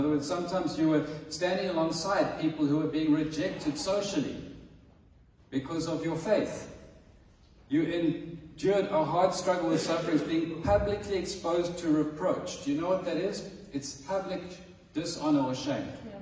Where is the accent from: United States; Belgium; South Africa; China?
South Africa; That's South African way of saying something. Sorry, I'm South African.